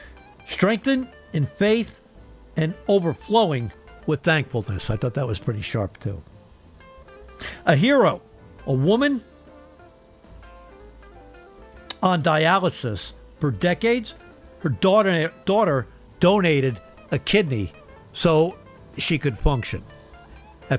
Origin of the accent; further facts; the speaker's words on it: United States; so I got some divided loyalty, but I'm an American. Don't have dual citizenship yet